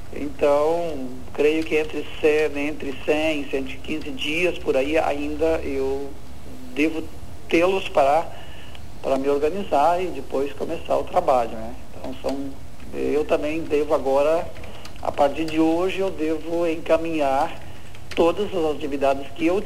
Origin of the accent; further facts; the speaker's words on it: Sudoeste, Brazil; moved away; E foi nesse ambiente que eu também fui formado, que eu cresci. Eu saí do Sudoeste, mas eu nunca tirei o Sudoeste de dentro de mim.